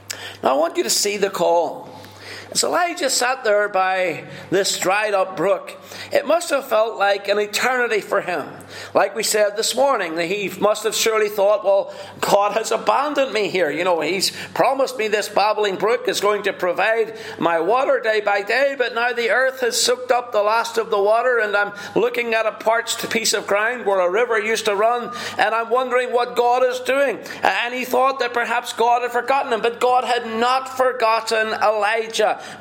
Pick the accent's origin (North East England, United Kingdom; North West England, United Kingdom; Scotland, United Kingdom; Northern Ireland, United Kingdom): Northern Ireland, United Kingdom; now in Milton; You know, we came over from Northern Ireland 14 years ago. We came this week to Milton.